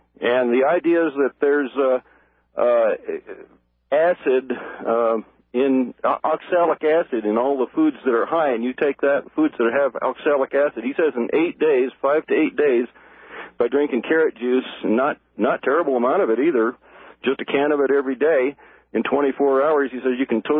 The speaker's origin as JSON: {"language": "English", "region": "Colorado", "country": "United States", "lives_now": "Lafayette, United States", "said": "I'm from Colorado. I live in Lafayette."}